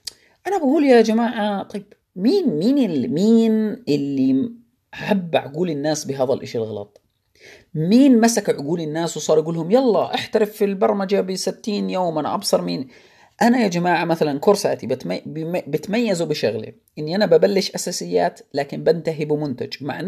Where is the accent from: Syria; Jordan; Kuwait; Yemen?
Jordan; طبعا التوجيهي للأسف عندنا بالأردن